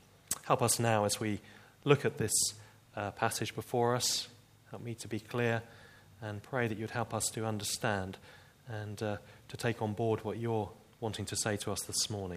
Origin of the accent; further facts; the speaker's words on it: England, United Kingdom; well, I'm an Englishman, a southerner. I'm middle class